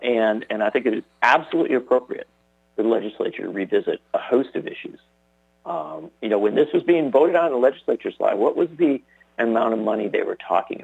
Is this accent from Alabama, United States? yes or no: no; Union Grove, Wisconsin, United States; Remember, I grew up down there in the Union Grove area. My mother lives in Burlington.